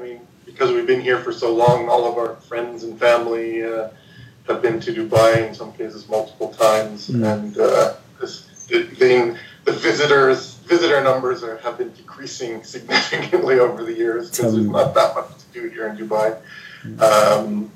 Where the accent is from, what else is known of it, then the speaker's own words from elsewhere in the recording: Toronto, Ontario, Canada; Yeah, we're both Canadian.